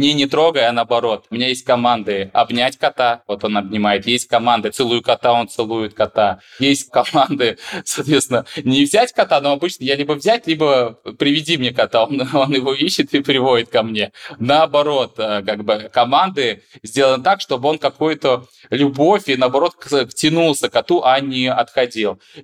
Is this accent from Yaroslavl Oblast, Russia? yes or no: no; Moscow, Russia; мы сами из Москвы, приехали на зимовку и на лето в Анапу как раз-таки в где-то 13, по-моему, января.